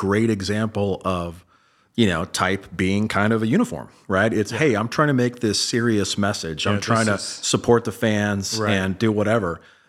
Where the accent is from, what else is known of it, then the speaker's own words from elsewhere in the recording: Cleveland, Ohio, United States; It was, my hometown Cavaliers.